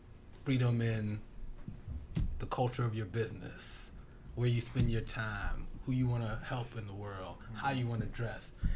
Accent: Philadelphia, Pennsylvania, United States; and just as being a Philadelphian too

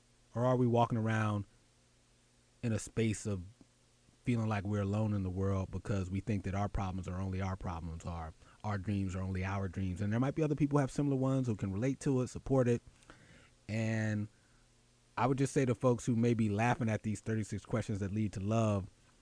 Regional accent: Philadelphia, Pennsylvania, United States; moved away as an adult; now in New York, United States; some of my story is that I grew up in Philly, and I moved to the New York City area in 98.

